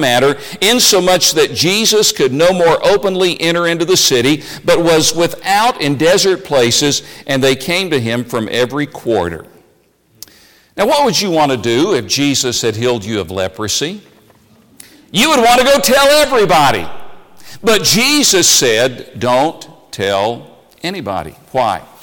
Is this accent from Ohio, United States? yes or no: no; Tennessee, United States; I grew up in East Tennessee in an unchurched family.